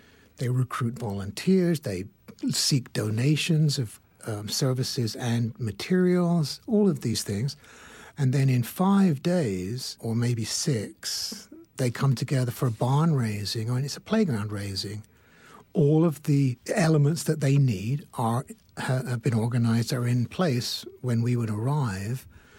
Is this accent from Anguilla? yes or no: no; England, United Kingdom; You know I'm from England.